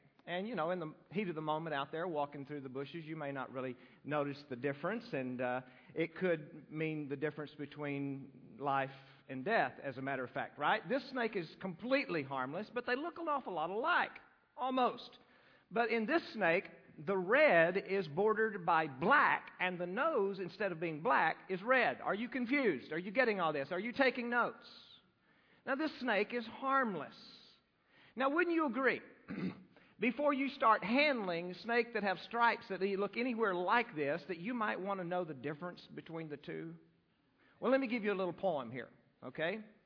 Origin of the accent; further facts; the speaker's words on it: Texas, United States; I grew up in West Texas, right? What do we have in West Texas? Well, we have oil and we have snakes. And that's about it.